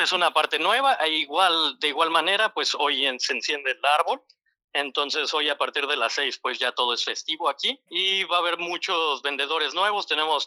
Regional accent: Mexico City, Mexico; born there; Yo soy nacido en Ciudad de México y he vivido 22 años en México.

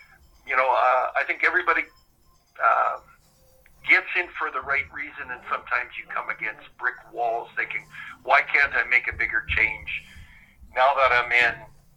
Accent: Saskatoon, Saskatchewan, Canada; I grew up in Saskatchewan and Saskatoon.

